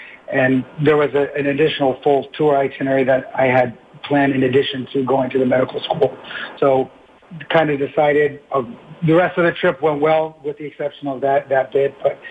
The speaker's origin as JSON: {"language": "English", "country": "Saudi Arabia", "tie": "born or raised there", "said": "You know, I grew up in Saudi Arabia at a time women were still not permitted to drive."}